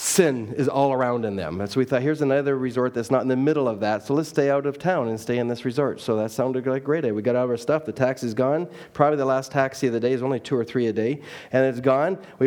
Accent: Canada; he walks up to me and says, where are you from? I said, well, I'm from Canada.

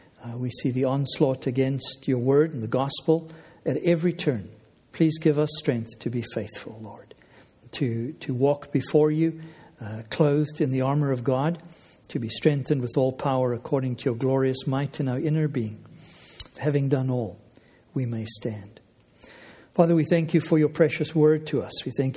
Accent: South Africa; now in Canada; My excuse is I grew up in South Africa, so we never had to learn French.

